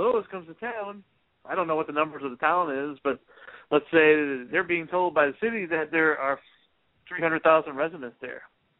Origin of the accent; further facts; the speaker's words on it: Northeast, United States; But I'm from the Northeast, so I kept calling them Maynards.